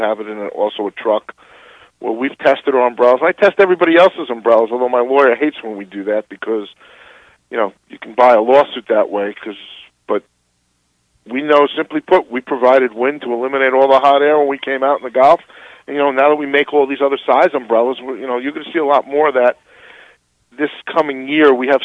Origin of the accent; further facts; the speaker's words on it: New York, United States; accent: New York; Yes, I'm from New York.